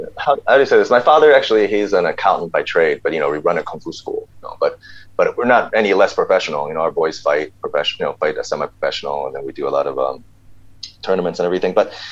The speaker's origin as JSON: {"language": "English", "region": "Illinois", "country": "United States", "said": "Really, suburbs outside Chicago, because a lot of my Chicago friends, they don't like it when I say I'm from Chicago. They're like, \"You're not from the city. You're from the suburbs.\""}